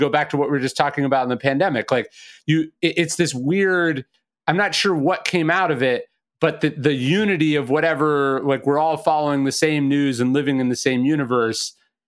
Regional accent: Sacramento, California, United States; And I grew up in Sacramento and I remember listening to morning radio in Sacramento about what was happening.

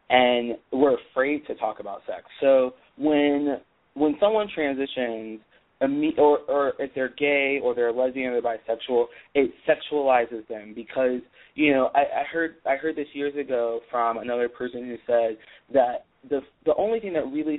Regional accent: Pittsburgh, Pennsylvania, United States; I guess a little bit about me is I'm from Pittsburgh, Pittsburgh native

